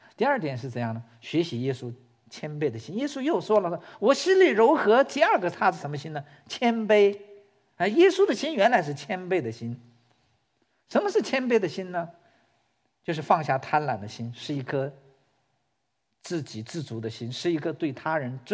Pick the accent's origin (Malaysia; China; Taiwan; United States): China; Northeast China; born there; 因为我出生在东北，中国的东北哈